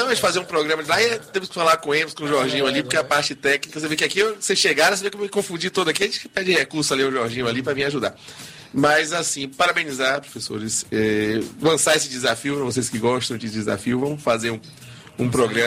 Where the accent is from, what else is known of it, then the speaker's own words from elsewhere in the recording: Salvador, Bahia, Brazil; born there; eu nasci em Salvador, não escolhi não, só tive a sorte de nascer aqui, né? Nessa cidade, nesse estado que é tão discriminado